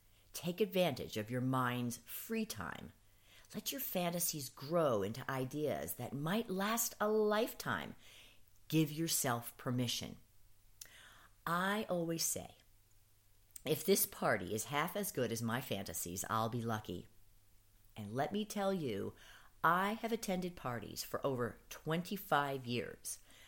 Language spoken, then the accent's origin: English; New York, United States; Although I am originally a New Yorker, I hope you Texans will welcome me